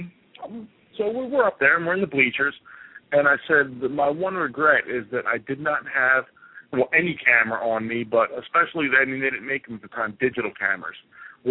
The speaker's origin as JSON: {"language": "English", "town": "Philadelphia", "region": "Pennsylvania", "country": "United States", "said": "And I'm like, well, I'm from Philadelphia. I have to throw a left hook now because it's a Philadelphia left hook."}